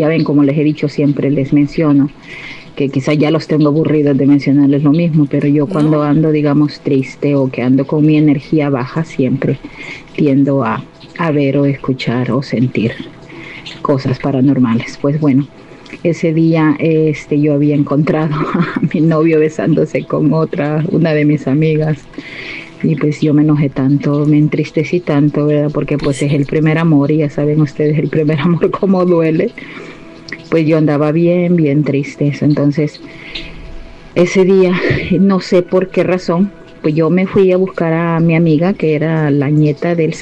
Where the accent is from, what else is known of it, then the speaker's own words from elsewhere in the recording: El Salvador; moved away; Pues les cuento que yo tenía como 12 años. Yo vivía en mi país, en El Salvador.